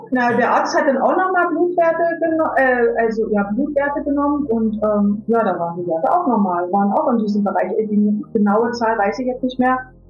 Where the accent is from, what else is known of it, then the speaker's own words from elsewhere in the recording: Dessau, Saxony-Anhalt, Germany; Ja, also ich komme aus dem Osten von Deutschland, aus Dessau. Ich bin 56 Jahre alt